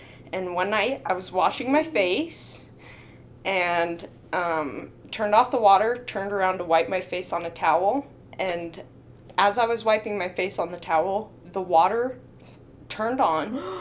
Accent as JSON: {"language": "English", "region": "California", "country": "United States", "tie": "born or raised there", "said": "Growing up in California, where I grew up, everyone in the neighborhood kind of said"}